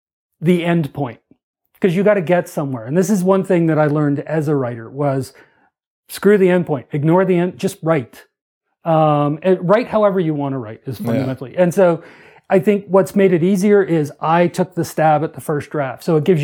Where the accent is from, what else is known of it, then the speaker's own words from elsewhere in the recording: Toronto, Ontario, Canada; Considering I grew up in Toronto and its suburbs